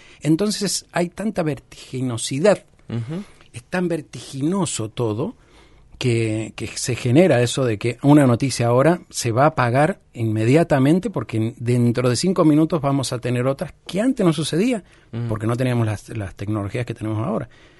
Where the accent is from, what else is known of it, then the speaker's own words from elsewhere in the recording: Mendoza, Argentina; porque soy mendocino.